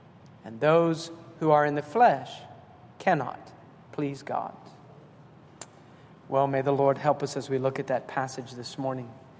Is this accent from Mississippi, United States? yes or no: yes; Mississippi, United States; So when I went to Canada, they said, so you're from where? And I would say, from Mississippi, and they say, you don't sound like Mississippi.